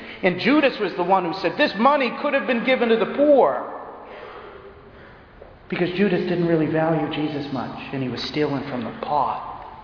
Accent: Massachusetts, United States; I'm a priest from Massachusetts.

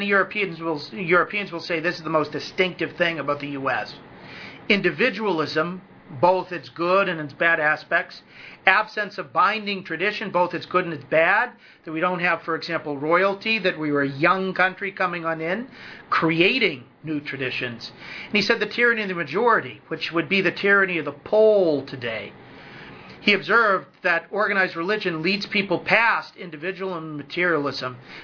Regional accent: New England, United States; accent: New England; If I've gone too fast in my New England accent and you'd like slides of this talk

